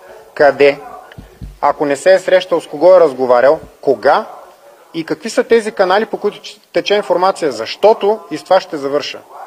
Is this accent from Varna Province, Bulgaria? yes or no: yes; Varna, Varna Province, Bulgaria